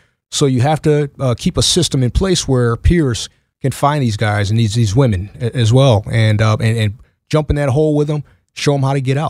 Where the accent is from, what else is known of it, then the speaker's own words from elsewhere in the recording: Buffalo, New York, United States; Well, let's see if you can pick up on a theme here. I'm from Buffalo, New York.